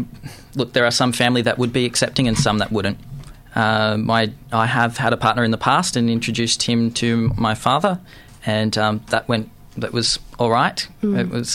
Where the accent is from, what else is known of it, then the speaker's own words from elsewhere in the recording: Gold Coast, Queensland, Australia; I grew up on the Gold Coast, as I mentioned before